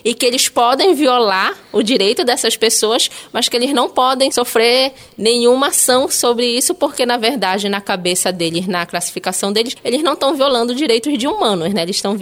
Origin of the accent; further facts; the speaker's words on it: Belém, Pará, Brazil; algo que para todos nós que crescemos em Belém é bem característico